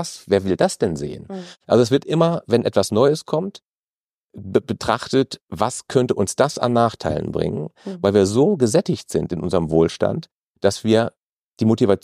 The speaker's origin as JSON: {"language": "German", "country": "Germany", "said": "Wo könnten wir als Deutsche Recht haben?"}